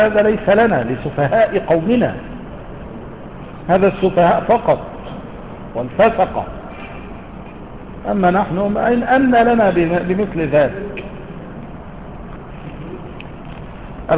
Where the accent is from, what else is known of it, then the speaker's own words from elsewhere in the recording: Egypt; وما يسمى عندنا في مصر بهذا الثوب حرير